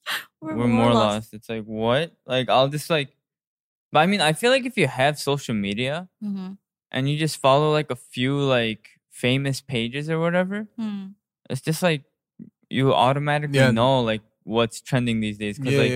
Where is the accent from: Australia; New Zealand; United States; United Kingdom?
United States; It's because we grew up in America.